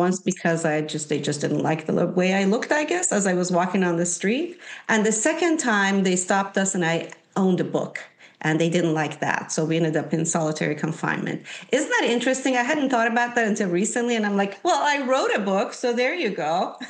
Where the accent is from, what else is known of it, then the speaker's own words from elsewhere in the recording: Iran; I was born and raised in Iran to a very loving family, youngest of five. And I was raised prior to the revolution in Iran.